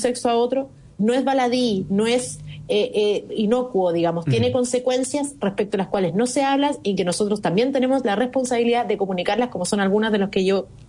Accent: Chile; nos van a obligar como contribuyentes, como chilenos

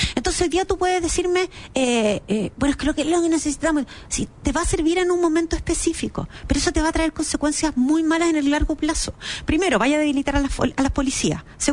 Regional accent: Chile; Entonces el temor que tenemos nos ha hecho perder muchas libertades a nosotros como chilenos.

